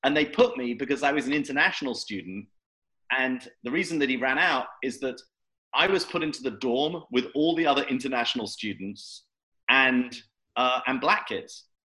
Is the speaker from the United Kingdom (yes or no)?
yes; London, United Kingdom; So it was a very different than growing up in South London.